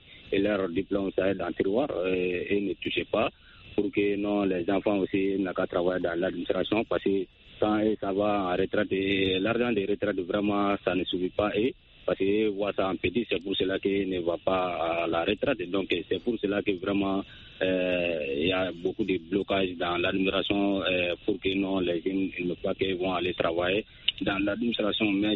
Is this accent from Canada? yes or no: no; Soninkeni, Mali; Oui, effectivement, toujours dans mon village natal.